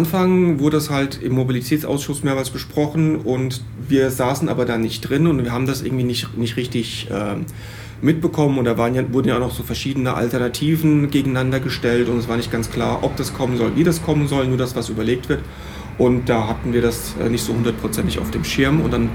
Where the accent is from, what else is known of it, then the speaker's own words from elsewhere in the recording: Hesse, Germany; now in Aachen, Germany; Ich komme ursprünglich aus Hessen, wohne jetzt seit fast 20 Jahren in Aachen und habe Physik und Umweltwissenschaften studiert.